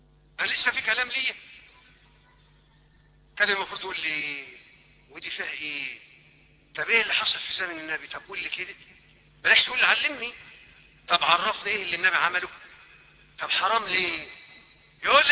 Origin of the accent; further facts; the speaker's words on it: Egypt; اللهم اجعل بلدنا مصر بلد امن وامان ورخاء واستقرار